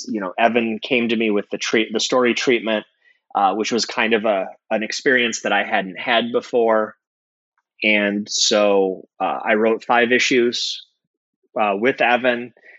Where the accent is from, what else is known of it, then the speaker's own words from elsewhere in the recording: Midwest, United States; now in Seattle, United States; it's my tie to the Midwest, which is where I'm from originally.